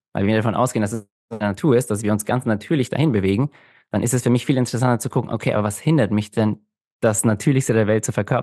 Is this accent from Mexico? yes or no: yes; Mexico; now in Germany; Ich habe dir erzählt, ich komme ja eigentlich aus Mexiko